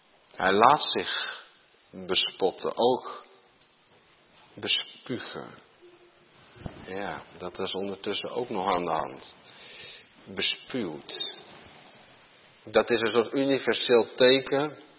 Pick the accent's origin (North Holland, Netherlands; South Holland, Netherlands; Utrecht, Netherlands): Utrecht, Netherlands; Baarn; Ik kom uit Baren, opgegroeid in de buurt van het, de ouderen zullen dat wel weten, paleis Soestdijk.